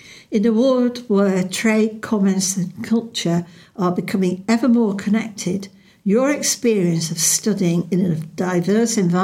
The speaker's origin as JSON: {"language": "English", "town": "Bolton", "region": "North West England", "country": "United Kingdom", "tie": "born or raised there", "said": "The University of Bolton in my hometown is one of the most socially inclusive universities in the UK."}